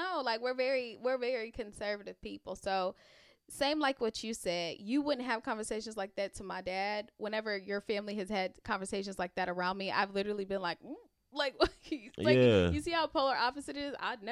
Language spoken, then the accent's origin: English; Jamaica; I'm Jamaican and my family's from New York.